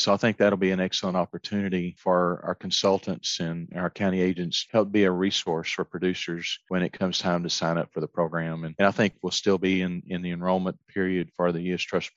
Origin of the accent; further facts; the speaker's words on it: Texas, United States; born or raised there; now in Arkansas, United States